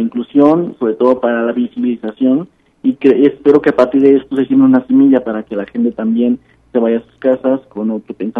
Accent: Mexico; a la que nos debemos como mexicanos

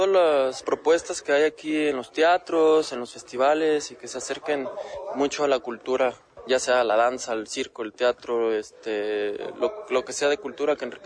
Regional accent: Mexico; also born or lived in Portugal; Somos mexicanos casi todos, pero yo junto con mi compañera María Gamero formamos la compañía cuando vivimos en Portugal un tiempo.

